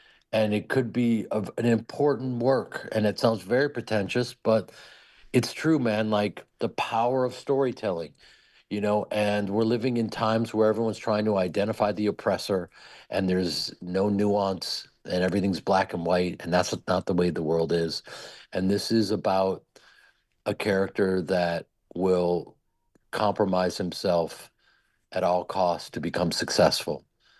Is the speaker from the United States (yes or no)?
yes; Midwest, United States; And I'm from the Midwest, and I took a different path.